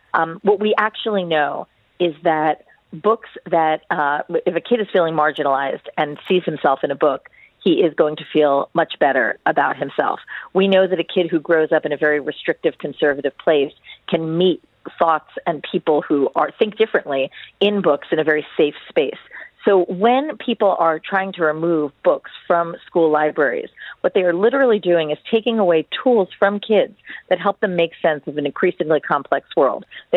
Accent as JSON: {"language": "English", "country": "United States", "said": "As an American woman"}